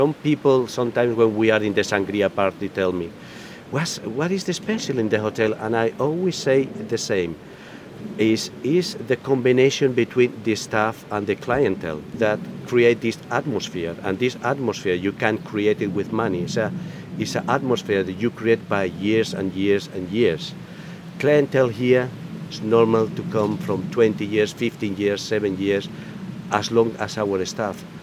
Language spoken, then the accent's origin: English; Felanitx, Balearic Islands, Spain; I came from Felanitz. I was going to be here 1 or 2 years, 3 years. And now it's my 25th season.